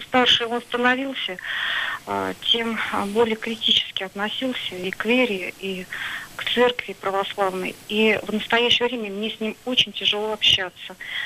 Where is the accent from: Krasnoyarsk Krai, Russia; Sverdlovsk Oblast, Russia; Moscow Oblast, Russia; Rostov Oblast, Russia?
Moscow Oblast, Russia; Я из Подмосковья.